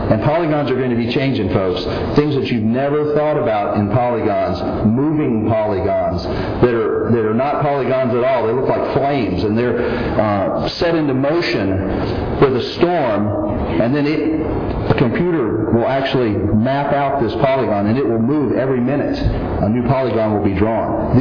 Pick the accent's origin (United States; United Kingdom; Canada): United States; Midland; And again … from Midland, and we appreciate all that you do warning Americans.